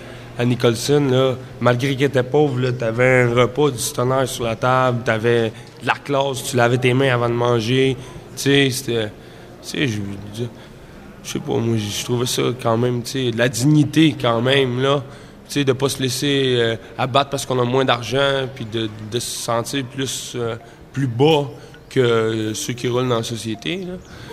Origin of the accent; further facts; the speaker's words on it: Montreal, Quebec, Canada; J'ai grandi à Montréal, puis j'ai été élevé par des Haïtiens.